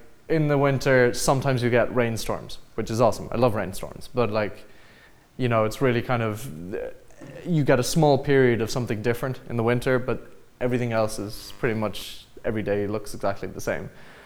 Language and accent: English; Portugal; moved away; Well, like I'm originally from Portugal, but it's a weird kind of story. Like I'm half Irish, half Belgian. I was born in Portugal.